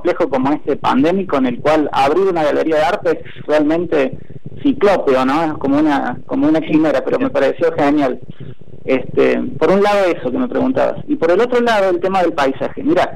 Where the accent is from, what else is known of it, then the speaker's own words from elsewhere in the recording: Córdoba, Argentina; siendo cordobés y viviendo en Córdoba, porque el paisaje lo invade todo.